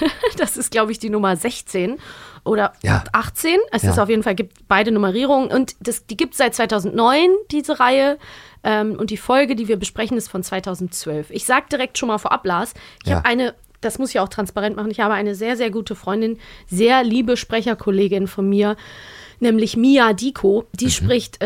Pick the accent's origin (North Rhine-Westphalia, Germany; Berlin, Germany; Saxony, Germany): North Rhine-Westphalia, Germany; Cologne; accent: Rhenish; ich komme ja übrigens aus Köln.